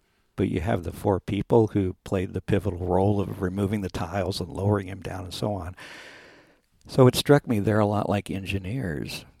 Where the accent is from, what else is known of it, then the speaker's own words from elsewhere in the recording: Oklahoma City, Oklahoma, United States; now in Temple, United States; I grew up in Oklahoma City, actually.